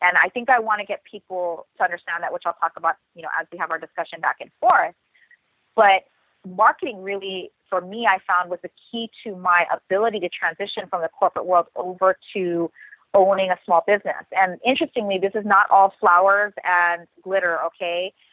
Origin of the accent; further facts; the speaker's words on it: Honolulu, Hawaii, United States; I'm actually from Honolulu, Hawaii. I still live here. Now, I haven't lived here my entire adult life